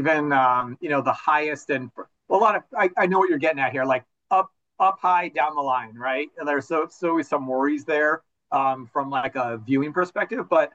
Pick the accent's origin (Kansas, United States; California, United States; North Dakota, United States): California, United States; now in New York, United States; as someone that's not born and raised in New York and was intimidated initially by the subways, I wish I had just done it when I first got here and jumped into it, because it's so easy. And being a SoCal native and driving everywhere